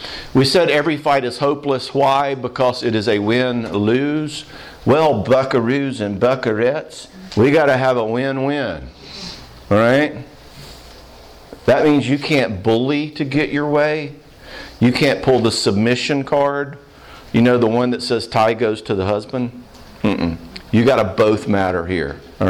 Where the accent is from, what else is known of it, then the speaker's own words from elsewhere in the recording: the South, United States; we had three girls and we're from the South, which means we did Christmas card pictures.